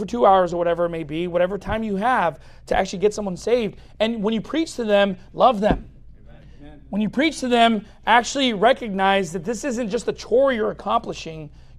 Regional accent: Long Beach, California, United States; Or look, I grew up in Long Beach, so I know what weed smells like

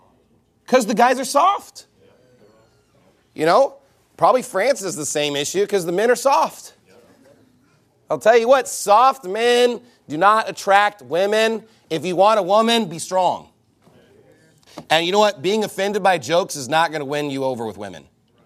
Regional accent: the South, United States; And look, I'm from the South.

